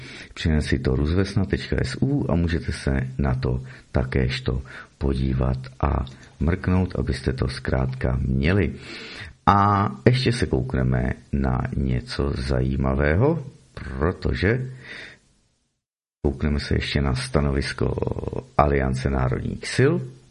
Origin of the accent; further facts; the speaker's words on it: Donbas, Ukraine; Ano, já jsem z Donbasu a byla jsem tam i v posledních letech a vím, co říkám.